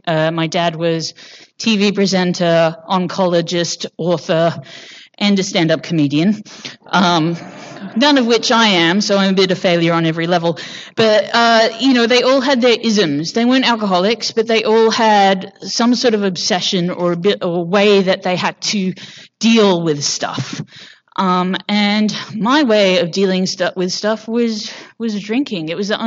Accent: England, United Kingdom; I grew up in England. My mom's South African. My dad is English, but lived in Canada. And somehow I ended up here about 7 years ago. So I've never known where I was from.

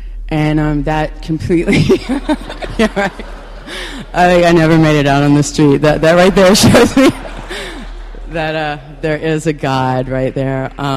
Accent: the South, United States; And, you know, I'm from the South, and, you know, we're like, you know, I was brought up in the church.

